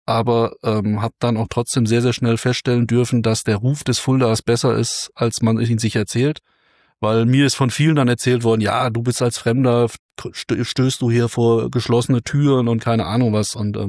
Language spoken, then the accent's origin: German; Bielefeld, North Rhine-Westphalia, Germany; also born or lived in Gütersloh; Ich komme gebürtig aus Bielefeld, aus dem wunderschönen Ortsteil Ummeln. 1981 in Gütersloh sogar geboren, aber in Bielefeld aufgewachsen. Ostwestfale durch und durch mit schlechter Laune.